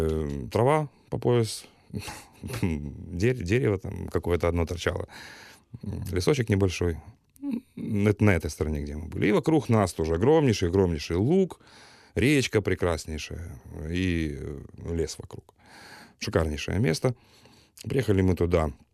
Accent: Kyiv, Ukraine; also born or lived in Ternopil; Киев — это город, в котором я родился. Родился в Тернополе. В котором я прожил, в общем, прожил, считая, с 3 лет. Вырос, я хотел сказать.

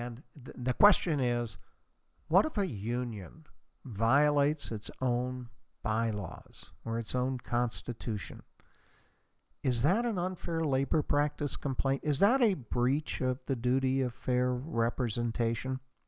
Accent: Oregon, United States; There's a rather notorious case in my home state of Oregon

